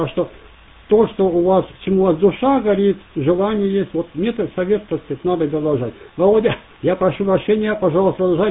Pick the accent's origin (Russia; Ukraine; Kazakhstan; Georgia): Ukraine; Donbas; now in Canada; я с Украины родом, а … Я с Донбасса родом, и, собственно, русский и украинский для нас это как французский и английский здесь, в Канаде. Вот я разговариваю без проблем на обоих языках.